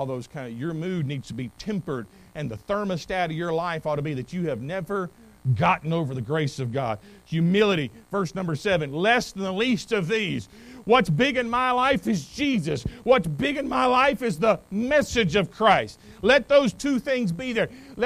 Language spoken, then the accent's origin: English; North Carolina, United States; I didn't grow up Alabama or anywhere like that. I grew up in North Carolina where we played football as a way to get in exercise and shape for basketball.